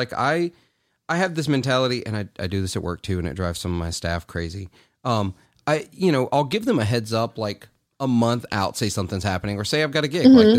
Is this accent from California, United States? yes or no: no; Clarksdale, Mississippi, United States; I'm from Clarksdale, Mississippi.